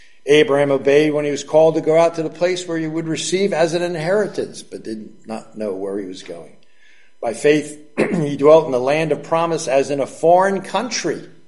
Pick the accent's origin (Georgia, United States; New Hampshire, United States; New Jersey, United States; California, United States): New Jersey, United States; We're from the Jersey Shore, so we know all about tides, right?